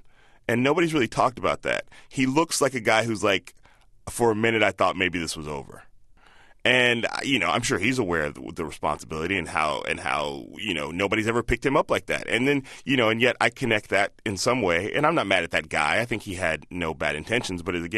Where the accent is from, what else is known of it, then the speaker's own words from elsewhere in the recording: Chicago, Illinois, United States; also born or lived in Palo Alto / Indianapolis / Boston; now in San Francisco, United States; And then I moved from Chicago to San Francisco 15 years ago. But I was born in Palo Alto, lived in Indianapolis, lived in Boston.